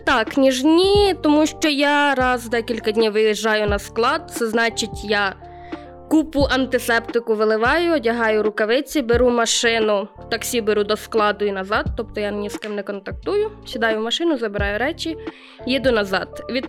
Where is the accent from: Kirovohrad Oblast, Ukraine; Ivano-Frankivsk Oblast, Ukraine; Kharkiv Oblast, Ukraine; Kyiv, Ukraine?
Kirovohrad Oblast, Ukraine; Dolynska; accent: Surzhyk; Так як я виросла в дуже маленькому місті, місто Долинська, Кіровоградська область, будете насолоджуватися моїм суржиком весь ефір.